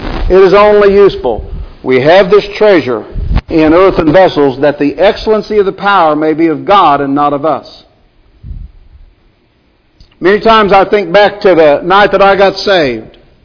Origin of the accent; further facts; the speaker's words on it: Indiana, United States; Now, Jack and I grew up in Indiana